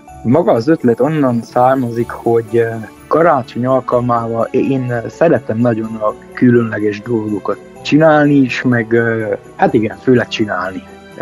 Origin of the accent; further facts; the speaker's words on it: Gheorgheni, Harghita, Romania; mivel gyergyói vagyok, nem ismerem igazán a csíkszeredai helyzetet